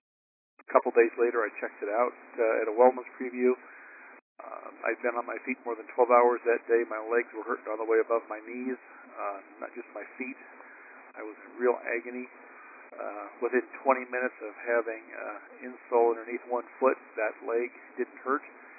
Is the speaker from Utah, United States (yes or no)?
yes; Sandy, Utah, United States; from Sandy, Utah.